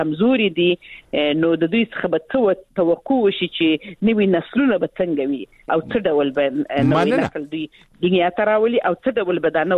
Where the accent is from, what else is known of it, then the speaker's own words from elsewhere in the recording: Helmand, Afghanistan; یعنی زه خپل د هلمند ولایت څخه یم